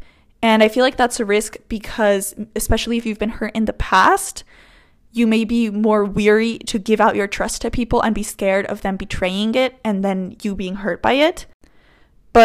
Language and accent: English; Medellin, Antioquia, Colombia; moved away; if I were to fall in love with somebody from my hometown in Medellin, and you know, they like are there, they have their life there and everything, but I have my life here